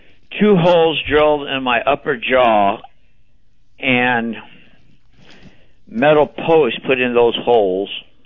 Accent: Hawaii, United States; You know, I'm from Hawaii, and I hadn't talked to him since it happened.

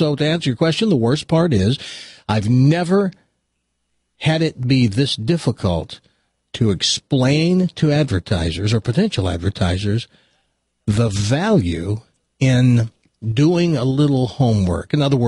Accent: Humboldt, Tennessee, United States; born there; I was born in Humboldt, Tennessee. Google doesn't even know where Humboldt is.

